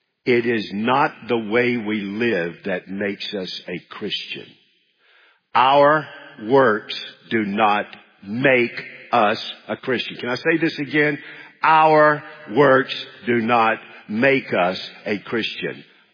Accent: United States; I'm a man, I'm an American, I'm a husband, I'm a father

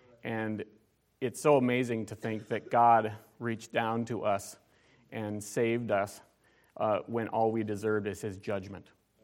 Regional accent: Minnesota, United States; In the home church that I grew up in Minnesota, every time we had an invitation, we used the same song.

